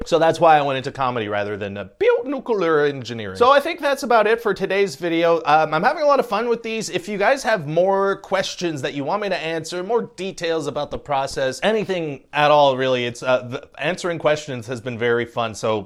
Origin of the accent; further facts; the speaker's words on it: Canada; If you needed more proof that I'm Canadian.